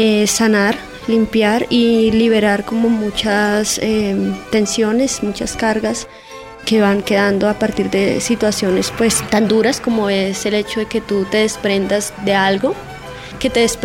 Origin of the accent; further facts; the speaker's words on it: Tolima, Colombia; now in Bogotá, Colombia; Yo viví la situación de desplazamiento hace 6 años. Salimos del Tolima porque mi papá fue asesinado por un grupo armado y bueno, por esta dinámica tuvimos que venir a Bogotá.